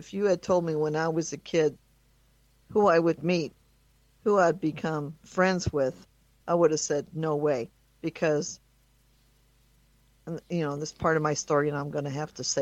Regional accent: Las Vegas, Nevada, United States; I went off because I will not accept people bashing my hometown and saying negative things about the Westgate.

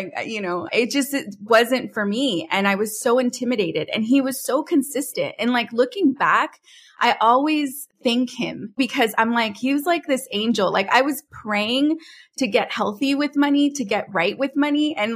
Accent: California, United States; I'm originally from California, moved back out there to like pursue something bigger than 30 seconds on local TV.

